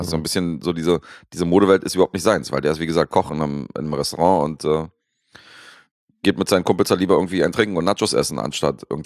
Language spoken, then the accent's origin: German; Serbia; Ich bin Serbe, wir laufen mit Jogginganzügen durch die Gegend.